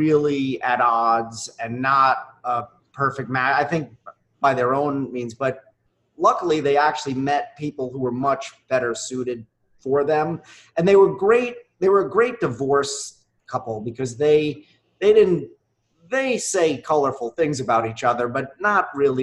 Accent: Brooklyn, New York, United States; I grew up in Brighton Beach, Brooklyn. Our apartment overlooked the Atlantic Ocean, overlooked Coney Island. Really colorful neighborhood.

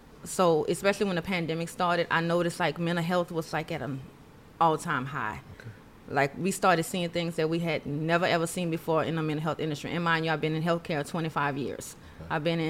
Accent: Louisiana, United States; Yes, yeah, it actually is. So I'm from Louisiana.

